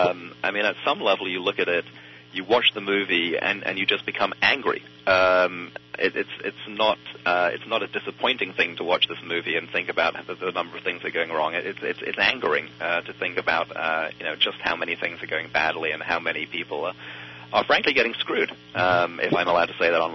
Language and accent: English; England, United Kingdom; now in United States; I'm from England originally, so I mean, in screening this and hoping that people get a lot out of it, I'm not even somebody who votes in this country.